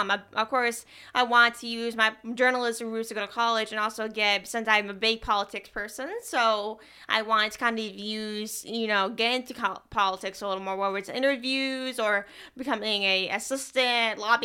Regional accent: Scranton, Pennsylvania, United States; Yeah, so growing up in Scranton came with a lot of different emotions. I know with being from Scranton, when people say, where are you from?

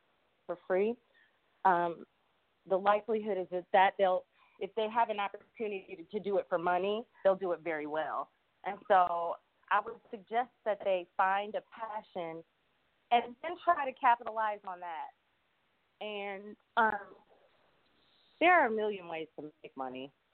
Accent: Wisconsin, United States; I am originally from Wisconsin, and I have been in financial services for a little over 10 years now.

